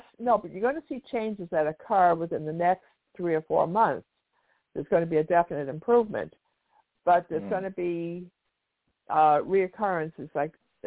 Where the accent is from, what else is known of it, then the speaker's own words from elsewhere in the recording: New York, United States; Well, because I'm from New York and I was born in New York City, I love New York.